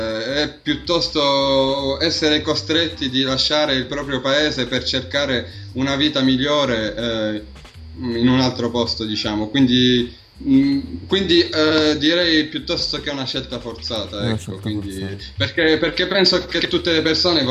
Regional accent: Tunisia; parlo della Tunisia certo perché sono tunisino

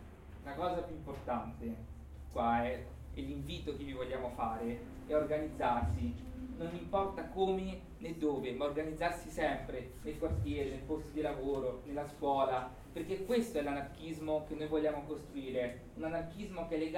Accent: Rome, Lazio, Italy; io sono di Roma, no?

